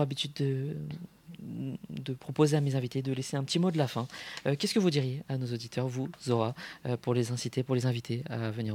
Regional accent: Dax, Nouvelle-Aquitaine, France; Et comme on dit chez nous à Dax, à Dichatz.

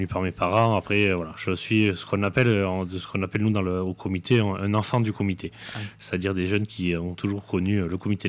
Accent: Narrosse, Nouvelle-Aquitaine, France; now in Dax, France; donc je suis donc natif de Naros, maintenant j'habite à Dax, j'ai 35 ans

